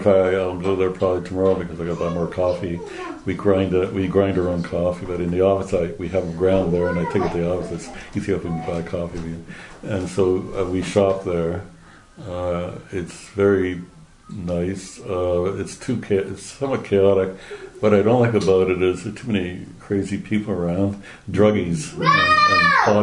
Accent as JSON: {"language": "English", "town": "Toronto", "region": "Ontario", "country": "Canada", "tie": "born or raised there", "said": "I have no memory when I was a child growing up on Major the University, but now living here, it's very a tremendous influence."}